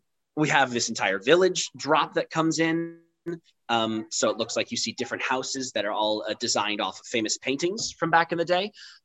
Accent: Tysons, Virginia, United States; it's nice that this is going to my hometown. I feel so blessed and so honored to be able to do this in the very new theater at Tyson's.

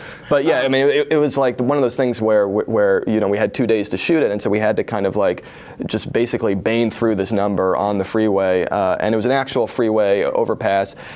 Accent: East Coast, United States; I grew up on the East Coast and I had this perception in my mind of LA as this, kind of horrible, unlivable place.

